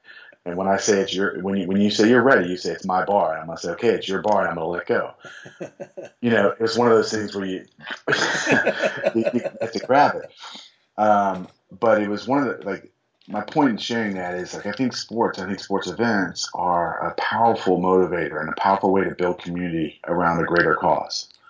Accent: Georgia, United States; Fantastic book by a Georgia author. I'm from Georgia.

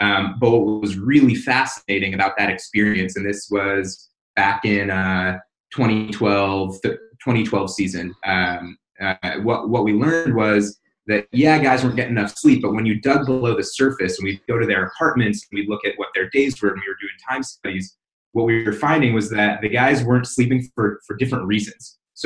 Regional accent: California, United States; moved away as an adult; I grew up in Southern California, sunny Orange County, California, and decided I'd make my way out to Chicagoland area to go to school.

